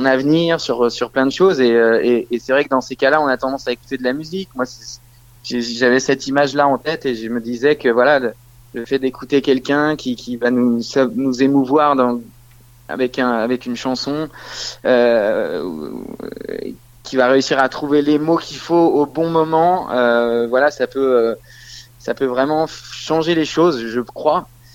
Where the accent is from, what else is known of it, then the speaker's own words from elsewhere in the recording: Nouvelle-Aquitaine, France; j'ai grandi dans la Creuse et on devait faire 80 km souvent pour aller voir un concert.